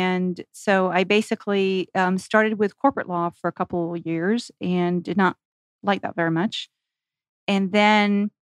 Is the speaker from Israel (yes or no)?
yes; Israel; I grew up in Israel. There's no immigration lawyers in Israel.